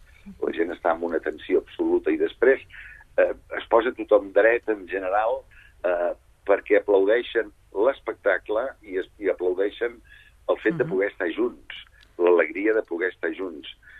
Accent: Catalonia, Spain; Fa gairebé 4 anys, 3 anys que no soc de Catalunya

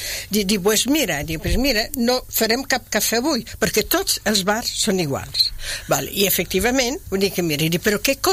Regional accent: Belgium; Jo me'n vaig a Bèlgica, al meu poble, amb les vaques

